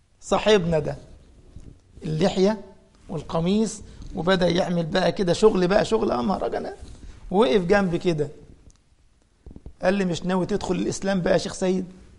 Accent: Egypt; أنا أذكر أنني وأنا صغير في السن كنت أقرب من 17-18، عندنا في مصر كان نشأ الفكر التكفيري ده

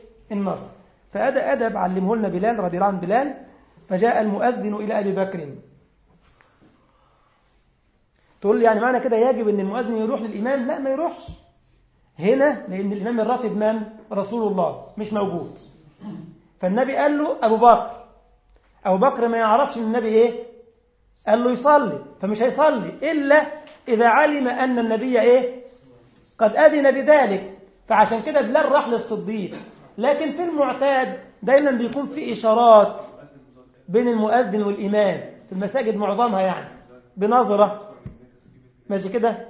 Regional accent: Egypt; أنا جاي من مصر طبعا، المواعيد غير مواعيدكم خالص

